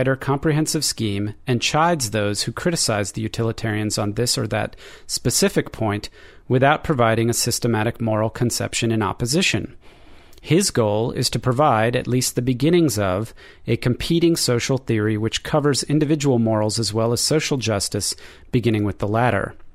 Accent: Baltimore, Maryland, United States; now in Austin, United States; John Rawls was a 20th century American philosopher born in 1921 in my hometown of Baltimore, Maryland, and died in 2002.

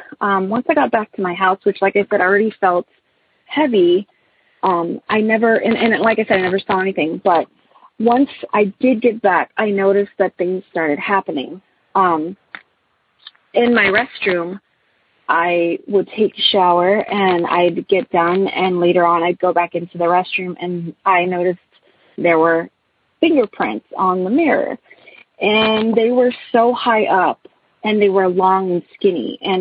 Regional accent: Corpus Christi, Texas, United States; I am from Corpus Christi, Texas.

